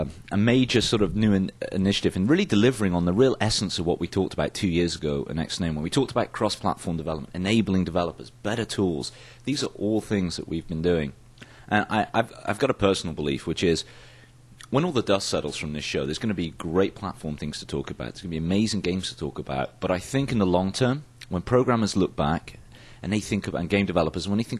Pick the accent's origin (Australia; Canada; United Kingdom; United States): United Kingdom; is, you know, I grew up in the UK.